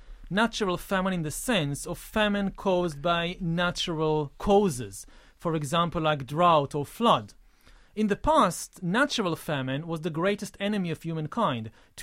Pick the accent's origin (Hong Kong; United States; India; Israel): Israel; I come from Israel